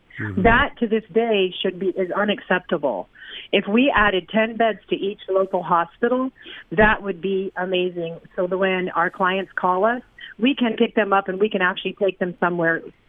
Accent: Anchorage, Alaska, United States; She's from the Valley, and then I'm from Anchorage

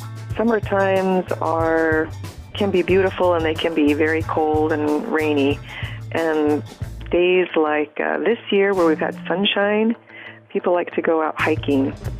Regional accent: Dillingham, Alaska, United States; I'm from Dillingham, Alaska.

